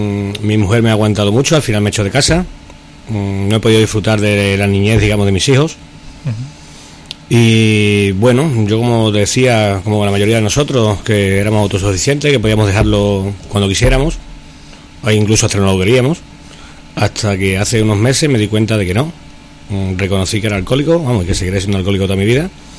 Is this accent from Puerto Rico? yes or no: no; Badajoz, Extremadura, Spain; De acuerdo, tengo 41 años, soy de Badajoz.